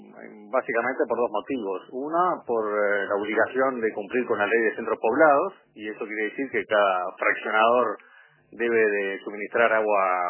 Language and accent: Spanish; Uruguay; Los accionistas somos uruguayos